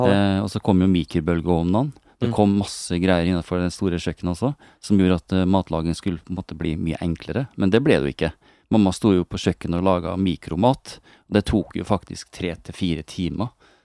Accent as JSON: {"language": "Norwegian", "town": "Trondheim", "region": "Trøndelag", "country": "Norway", "tie": "born or raised there", "said": "Ja, jeg er født i Trondheim i 1968, vet du. Og vokste opp i Trondheim"}